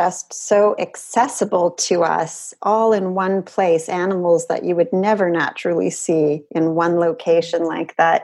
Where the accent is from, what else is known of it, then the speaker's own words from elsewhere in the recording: Toronto, Ontario, Canada; I grew up in Toronto, and I grew up being taken to the Toronto Zoo and being taken to look at the elephants.